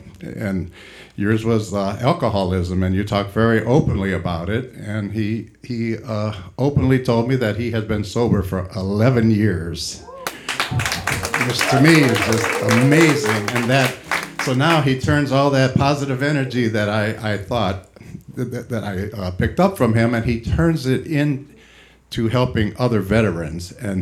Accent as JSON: {"language": "English", "town": "Lorain", "region": "Ohio", "country": "United States", "said": "I'm from Lorain, Ohio"}